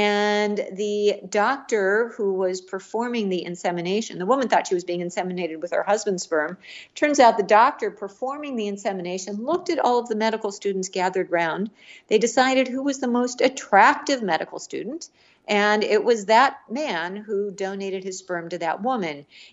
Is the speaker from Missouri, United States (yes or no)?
yes; Missouri, United States; my home state of Missouri